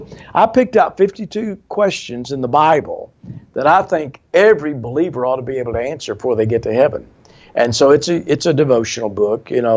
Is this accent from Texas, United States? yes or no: yes; Fort Worth, Texas, United States; And I grew up in Fort Worth, Texas.